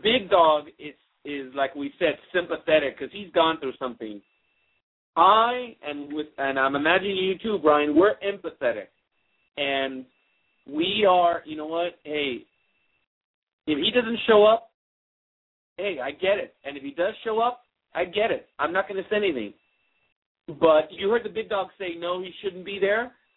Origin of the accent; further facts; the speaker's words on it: Los Angeles, California, United States; We're from East LA, yeah.